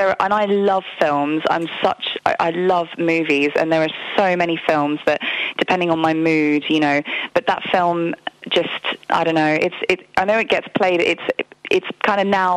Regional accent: South East England, United Kingdom; I'm an English girl. Yes. I grew up in just outside of London. I live in London now.

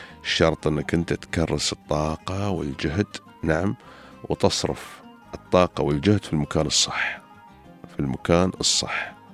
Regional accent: United Arab Emirates

